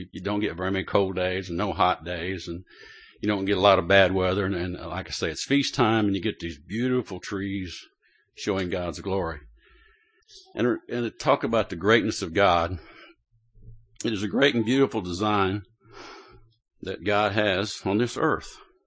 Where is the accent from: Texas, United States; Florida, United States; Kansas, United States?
Kansas, United States; I grew up in Kansas, and I'm not saying it because of that, but it is beautiful out there.